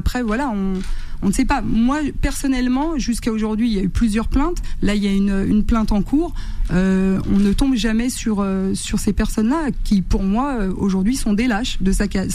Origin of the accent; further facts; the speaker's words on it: Bondy, Île-de-France, France; je suis née à Bondy, j'ai grandi à Bondy. On y est depuis plus de 70 ans.